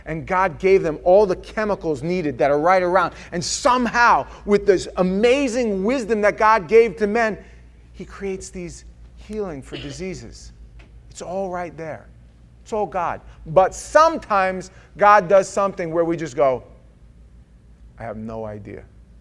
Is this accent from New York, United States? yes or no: yes; New York, United States; now in Florida, United States; when I first moved down to Florida in 1988, and you went into a store and, hey, I'm from New York.